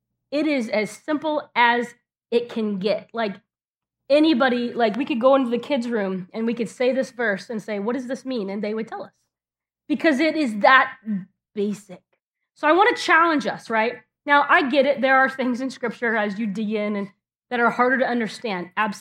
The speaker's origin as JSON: {"language": "English", "region": "California", "country": "United States", "moved": "yes", "lives_now": "Ohio, United States", "said": "I will tell you that when I got here to Ohio, which this is 20 years, this July, I moved here 20 years ago from California."}